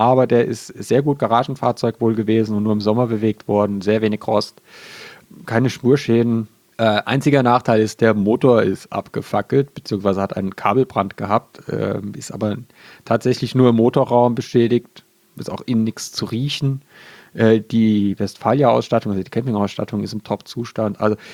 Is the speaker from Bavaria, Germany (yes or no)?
no; Mainz, Rhineland-Palatinate, Germany; Ja, ich komme ja aus Mainz.